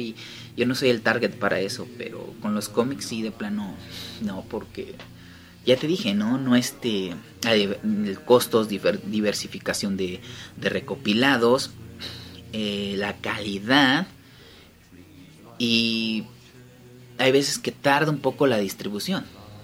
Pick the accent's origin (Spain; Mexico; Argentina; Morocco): Mexico; Cuernavaca, Morelos; pero aquí en mi pueblo, aquí en Cuernavaca, sí se esponja.